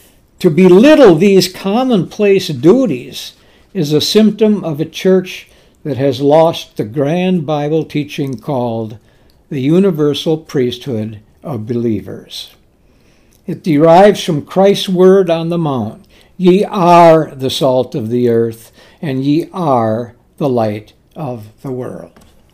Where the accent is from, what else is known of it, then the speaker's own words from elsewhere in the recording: La Crosse, Wisconsin, United States; He was pastor of the church that I grew up in La Crosse.